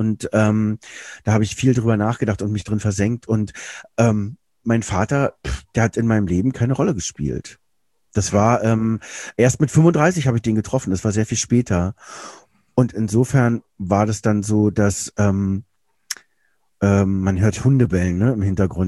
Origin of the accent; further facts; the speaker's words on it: Berlin, Germany; Ich bin in Berlin groß geworden.